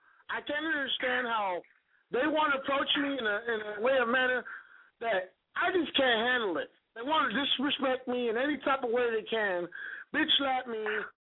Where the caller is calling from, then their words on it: Compton, California, United States; Man, I'm calling from Compton, G.